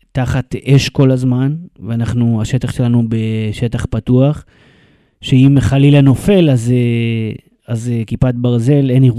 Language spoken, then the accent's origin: Hebrew; Southern District, Israel; אני גדלתי בערבה, אז נראה לי המוזיקה שלי